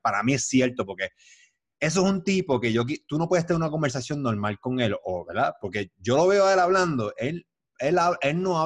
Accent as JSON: {"language": "Spanish", "country": "Puerto Rico", "said": "es una mirada de que nosotros como puertorriqueños estamos corrompidos."}